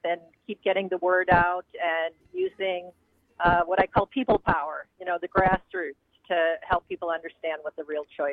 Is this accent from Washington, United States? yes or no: no; Chippewa Falls, Wisconsin, United States; when I was a kid growing up in Chippewa Falls, I just never could have imagined that I would be fighting the richest man in the world to protect justice in Wisconsin.